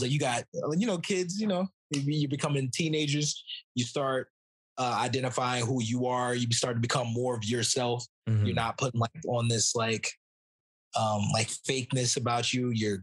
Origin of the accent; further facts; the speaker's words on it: North Carolina, United States; also born or lived in Huntington; I was born in Huntington, but then I moved like when I was like 6 or 7 months or 8 months, something like that. Got and it. I went to North Carolina and I grew up there.